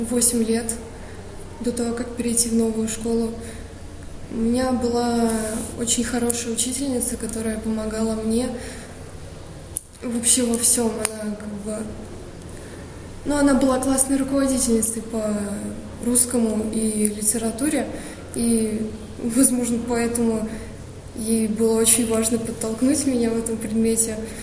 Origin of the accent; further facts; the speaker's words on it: Russia; это мой родной язык, потому что я родилась в России, я живу и всю жизнь буду в ней жить.